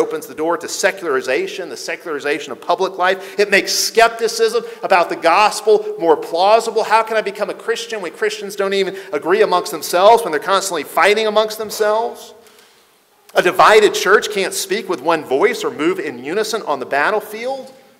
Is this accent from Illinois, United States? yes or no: yes; Chicago, Illinois, United States; Growing up in Chicago during the Michael Jordan era, I remember when the Bulls finally broke through and they won a championship.